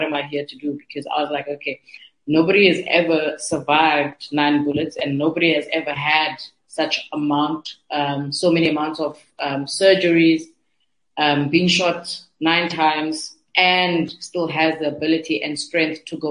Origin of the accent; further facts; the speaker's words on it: Nyanga, Western Cape, South Africa; I'm from Nyanga. That's the USP.